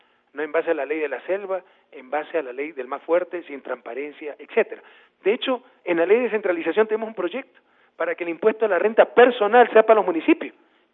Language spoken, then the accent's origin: Spanish; Guayaquil, Guayas, Ecuador; seré el primero en apoyarlo para que saque adelante a mi ciudad natal